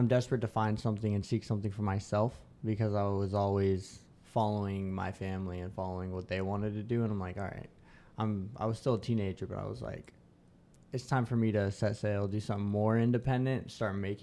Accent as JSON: {"language": "English", "region": "Arizona", "country": "United States", "tie": "born or raised there", "also_born_or_lived": "Alaska", "said": "So I was born in Alaska. Don't really remember much from there, to be honest. But when I was around 8 years old, my family was like, all right, let's go to Arizona."}